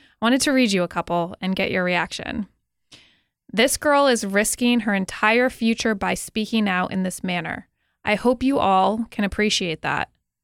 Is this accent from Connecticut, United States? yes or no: yes; Connecticut, United States; when I visited you in my home state of Connecticut.